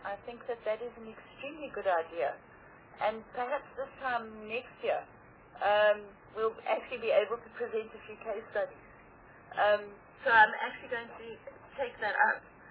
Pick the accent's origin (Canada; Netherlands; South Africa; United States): South Africa; East London, Eastern Cape; that's not just because I'm from East London.